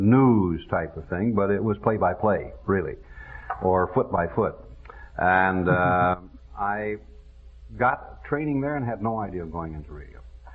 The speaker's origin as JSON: {"language": "English", "town": "Denver", "region": "Colorado", "country": "United States", "tie": "born or raised there", "also_born_or_lived": "Pueblo", "said": "Well, I was born in Pueblo, raised in Denver, Colorado. Could never get a job in Denver."}